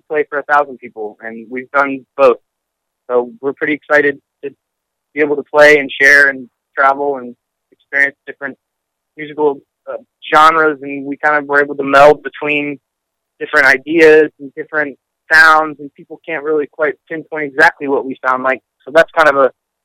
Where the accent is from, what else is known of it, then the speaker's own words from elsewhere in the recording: Rockville, Maryland, United States; Yes. Yes, so, yeah, we're from Rockville, Maryland.